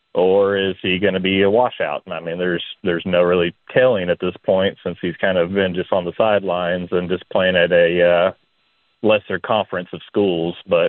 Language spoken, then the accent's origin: English; Little Rock, Arkansas, United States; now in Tennessee, United States; I'm a lifelong Arkansas fan. I was born and raised in Little Rock, now I reside in Tennessee.